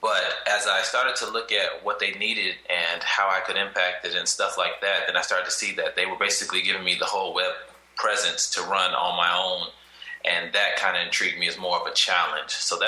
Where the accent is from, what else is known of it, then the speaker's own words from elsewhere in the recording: Chicago, Illinois, United States; now in Irvine, United States; I'm originally from Chicago. So I left Chicago about, let's say, 2007. And I came out to Irvine, California.